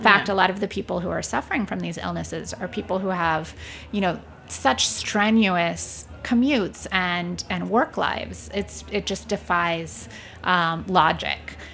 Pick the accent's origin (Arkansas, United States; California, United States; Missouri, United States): California, United States; moved away as an adult; now in New York City, United States; When I moved here from California to go to college many years ago, you couldn't get tortillas to save your life in New York City.